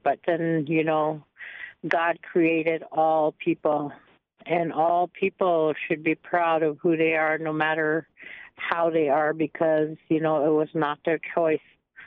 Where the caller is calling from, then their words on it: Wombly, South Dakota, United States; I'm calling from Wombly, South Dakota.